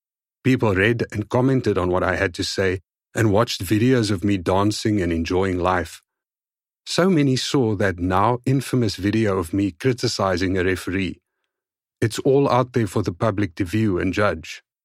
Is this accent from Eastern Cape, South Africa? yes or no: yes; Despatch, Eastern Cape, South Africa; Dispatch, where I grew up in the Eastern Cape, is a small working-class town, home to 40,000 people, about 30 kilometers from Port Elizabeth, PE, now Kaberga. I was born on 5 November 1972 in the provincial hospital of the neighboring town of Uitenhage